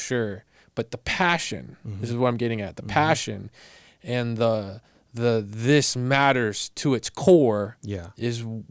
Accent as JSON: {"language": "English", "country": "United States", "said": "I love being an American. I'm blessed to be in America."}